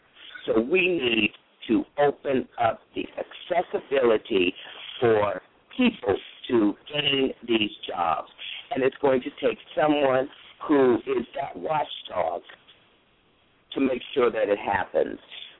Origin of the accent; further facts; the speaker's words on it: Boston, Massachusetts, United States; I am a Bostonian, born, educated, the whole realm, and I've watched my city change